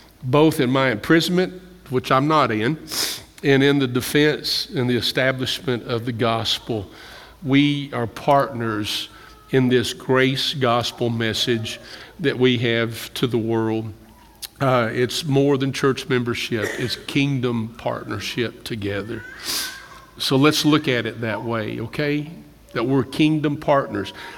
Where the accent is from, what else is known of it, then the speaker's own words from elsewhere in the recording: Campbellsville, Kentucky, United States; I remember working in a hardware store growing up in Campbellsville. It was a Western Auto. It was on Main Street.